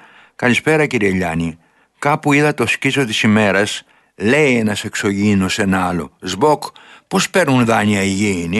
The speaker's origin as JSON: {"language": "Greek", "town": "Florina", "region": "Western Macedonia", "country": "Greece", "said": "Θα διαφημίσω την πατρίδα μου."}